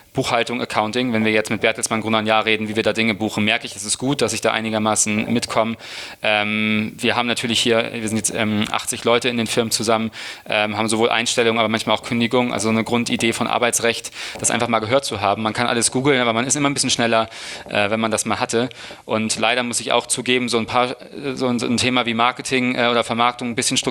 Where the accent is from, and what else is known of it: Hamburg, Germany